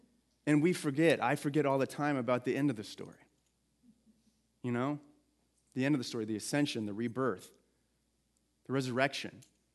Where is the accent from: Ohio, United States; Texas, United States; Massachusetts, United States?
Texas, United States; Marble Falls; Growing up in Marble Falls, Texas, for some reason, I was just on the main streets of Marble Falls.